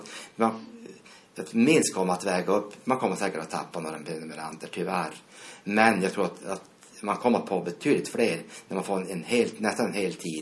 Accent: Piteå, Norrbotten County, Sweden; Nu kan jag bara läsa Piteå-tidningen när jag är hemma i Piteå.

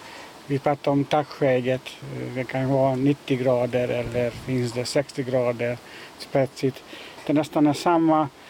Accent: Hungary; Swedish is a second language; now in Sweden; Den kommer från mitt hemland, från Ungern.

